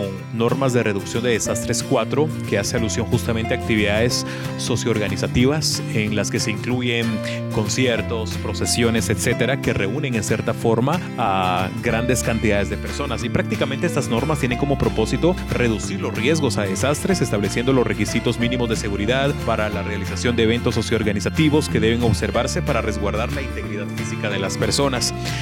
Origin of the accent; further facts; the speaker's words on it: Guatemala; como guatemaltecos nos trasladamos a los distintos puntos del país